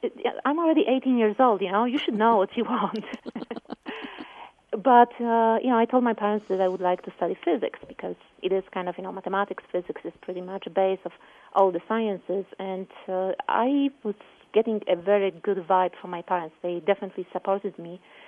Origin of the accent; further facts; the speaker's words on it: Poland; English is a second language; Well, I was born and raised in Poland, so I apologize for the accent if you hear any.